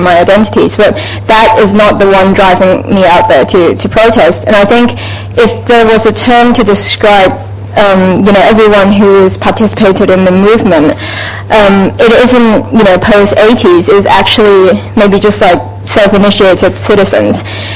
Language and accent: English; Hong Kong; growing up in Hong Kong